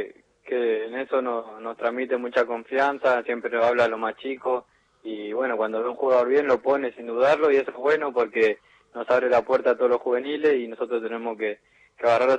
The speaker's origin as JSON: {"language": "Spanish", "town": "Adrogué", "region": "Buenos Aires Province", "country": "Argentina", "tie": "born there", "said": "En Almirante Brown, Adroé."}